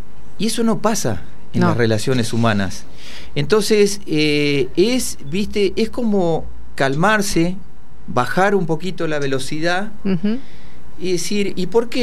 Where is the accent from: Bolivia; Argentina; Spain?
Argentina; Pirovano, Buenos Aires Province; moved away; Pirovano, en Bolívar. que yo me había venido en una época complicada de Piroano y de toda esa zona, que fue la inundación que empezó en el año 85